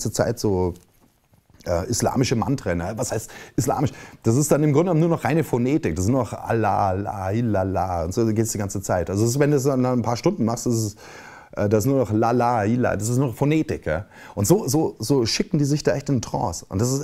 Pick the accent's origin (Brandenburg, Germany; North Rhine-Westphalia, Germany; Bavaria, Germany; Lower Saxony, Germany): Bavaria, Germany; Das ist ja wie in meiner Heimat in Bayern.